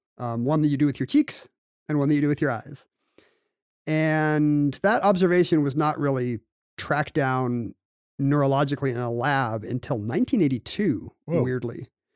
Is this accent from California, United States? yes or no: no; Seattle, Washington, United States; I'm not going to smile. I'm from Seattle.